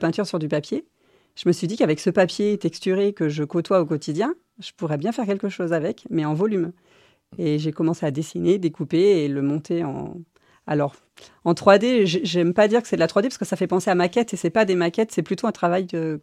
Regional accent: Nantes, Pays de la Loire, France; Je suis nantaise.

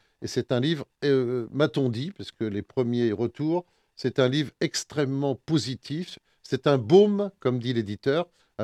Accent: Montmorillon, Nouvelle-Aquitaine, France; born there; Je suis né à Montmorillon

